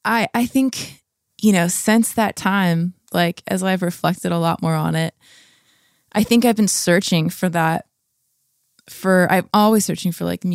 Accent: La Habra, California, United States; I grew up in La Habra, Fullerton area

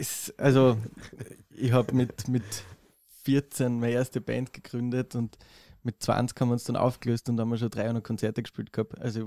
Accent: Styria, Austria; Ich bin nämlich ursprünglich aus der Südoststeiermark.

